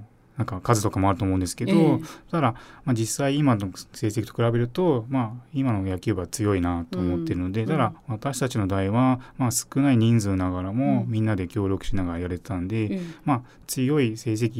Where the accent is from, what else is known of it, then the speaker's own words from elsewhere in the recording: Sagamihara, Kanagawa, Japan; 地元に帰んなきゃいけないなってこともあったので、相模原共同病院に、7年ぐらい前に赴任して